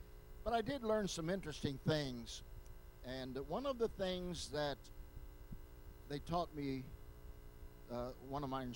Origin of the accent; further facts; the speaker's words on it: Poplar Bluff, Missouri, United States; I was a Boy Scout, and I grew up in Poplar Bluff